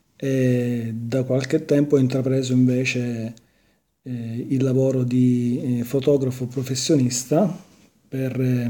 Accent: Syracuse, Sicily, Italy; Da Siracusa, una città della Sicilia, sud Italia.

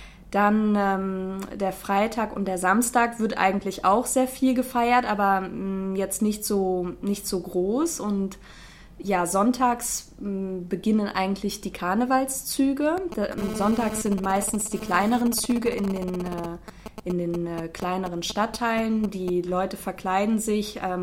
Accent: North Rhine-Westphalia, Germany; Ursprünglich komme ich aus Nordrhein-Westfalen und habe auch in der Nähe von Köln gewohnt.

